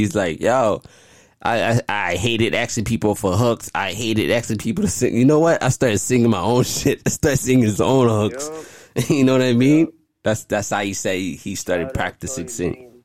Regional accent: Haiti; for growing up, I was raised in Haiti.

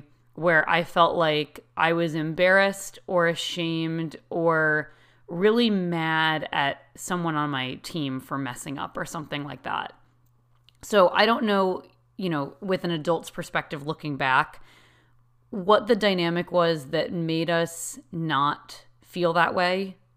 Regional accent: New England, United States; And growing up in New England, I've been surrounded by amazing world-class teams my entire life.

